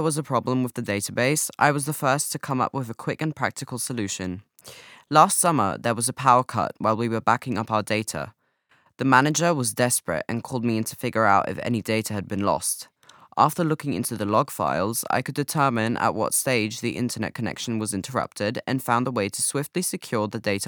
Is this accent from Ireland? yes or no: yes; Dundalk, Leinster, Ireland; I was born and raised in Dundalk, Ireland.